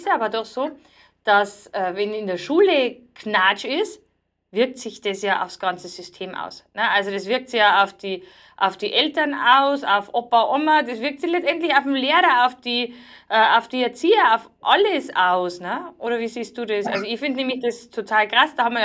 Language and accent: German; Bavaria, Germany